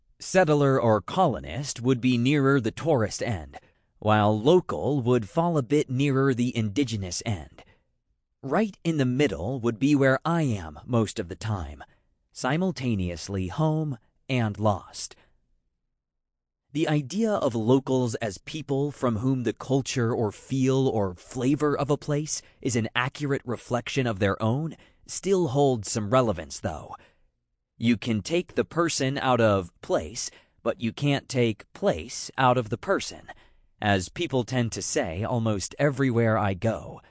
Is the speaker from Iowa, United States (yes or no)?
no; New York, United States; for no better reason than it wasn't my hometown in upstate New York.